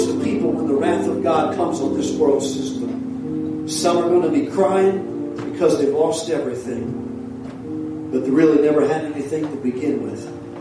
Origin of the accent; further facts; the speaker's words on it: New York City, New York, United States; When I grew up in New York City